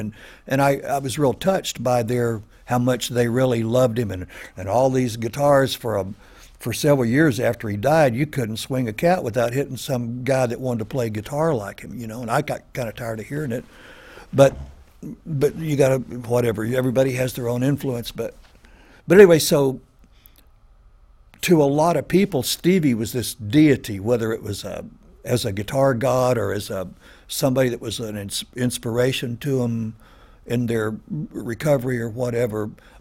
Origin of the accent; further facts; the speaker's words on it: Austin, Texas, United States; also born or lived in Los Angeles; and then when I moved to Los Angeles and people found out I was from Austin, oh, well, you play blues, you're from Austin